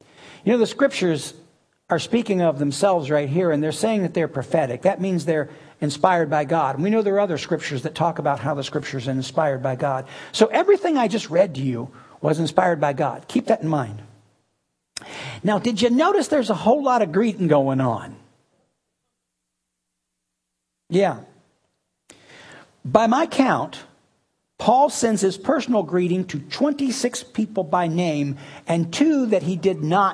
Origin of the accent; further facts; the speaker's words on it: the South, United States; I know I'm from the South, right?